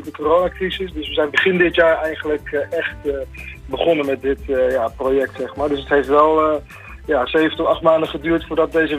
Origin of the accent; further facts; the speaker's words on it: The Hague, South Holland, Netherlands; Als Hagenees kon ik me dat niet voorstellen.